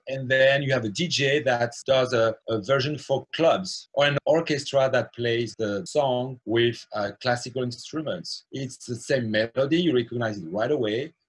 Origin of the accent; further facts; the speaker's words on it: Toulouse, Occitania, France; now in United States; As you can hear, I'm French. My hometown is Toulouse, southwest of France, where I grew up. I've been now in the US for 12, 13 years. I got my American citizenship 2 weeks ago.